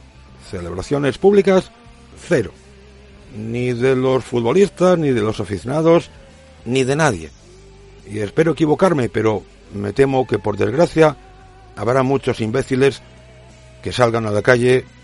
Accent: Madrid, Community of Madrid, Spain; Yo soy de Madrid

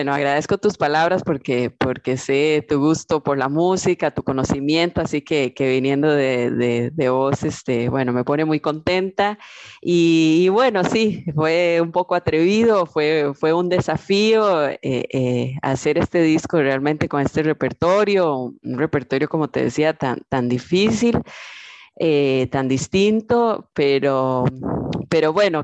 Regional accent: Moravia, San José, Costa Rica; yo vengo de un pueblito de Costa Rica, allá de Moravia

